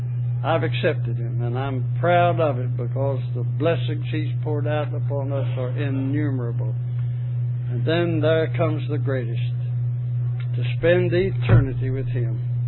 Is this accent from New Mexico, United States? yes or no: no; Texas, United States; Fort Worth wasn't too far from my hometown, and I got to thinking, well, I wonder how many of my hometown people will see me standing on the corner here preaching.